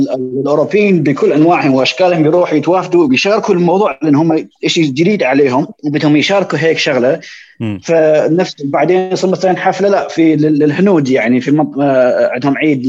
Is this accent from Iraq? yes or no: yes; Iraq; إحنا بالنسبة لنا كعراقيين الرقص بالنسبة لنا شيء كثير مهم